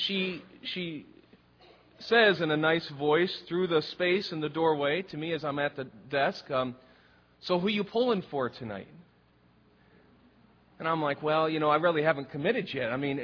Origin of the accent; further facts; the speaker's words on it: Detroit, Michigan, United States; I'm from Detroit, okay? My favorite team's the Lions